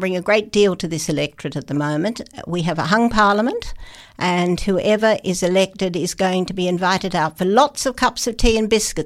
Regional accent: Scone, New South Wales, Australia; also born or lived in Sydney; Well, I was born in Sydney, but reared in Scone.

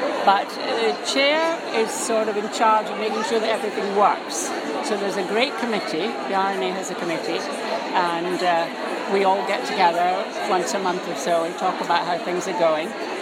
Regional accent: Scotland, United Kingdom; Ian Rankin, the crime novelist, I know him because we're both Scottish.

